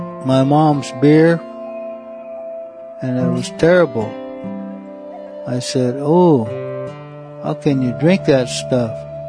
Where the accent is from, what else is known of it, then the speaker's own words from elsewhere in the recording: California, United States; I'm from the Karuk tribe in Northern California along the Klamath River. It's in between Wairika and Eureka in Northern California.